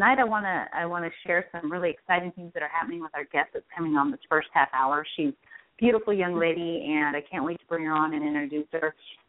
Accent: Spokane, Washington, United States; She is a beautiful young lady from my hometown here in Spokane, Washington

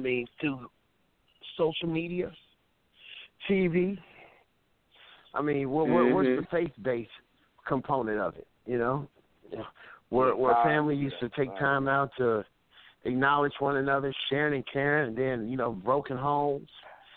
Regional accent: California, United States; born there; I was born in the Bay

